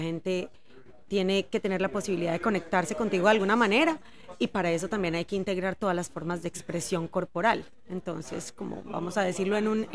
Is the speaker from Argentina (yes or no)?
no; Antioquia, Colombia; accent: paisa; Yo me considero muy paisa, desde el acento hasta mi forma de ver la vida. Los paisas somos muy conocidos por ser muy echados para adelante.